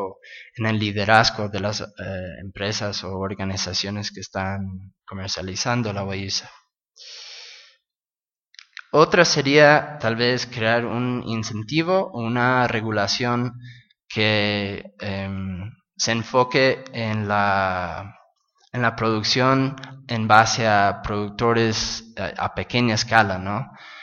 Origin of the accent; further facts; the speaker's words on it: United States; Spanish is a second language; siendo pues gringo, siendo de Estados Unidos, ¿no?